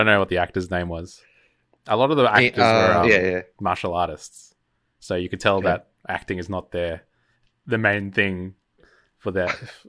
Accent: Australia; born there; me being born in Australia, it's different anyway.

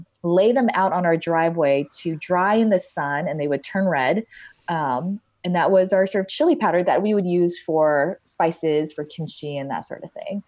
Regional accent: Colorado Springs, Colorado, United States; also born or lived in Denver; So I'm a Colorado girl at heart. I grew up in Colorado Springs. My family moved to Denver for a couple of years and we moved back to Colorado Springs.

